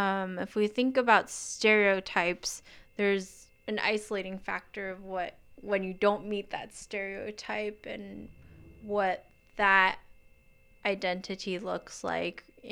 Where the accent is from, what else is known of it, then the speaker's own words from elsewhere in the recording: Taiwan; English is a second language; moved away; I'm from Taiwan, and there's not really, well, as far as when I was living there, wasn't really any talk about mental health.